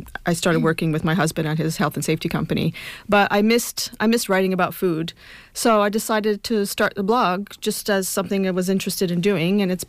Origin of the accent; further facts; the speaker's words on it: Montreal, Quebec, Canada; I'm from Montreal, and he had a restaurant for 45 years. So I just grew up around food and being of Italian background as well.